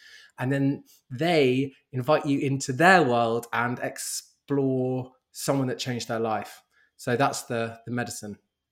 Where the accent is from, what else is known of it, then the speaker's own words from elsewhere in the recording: London, United Kingdom; I'm born and raised in London, as I said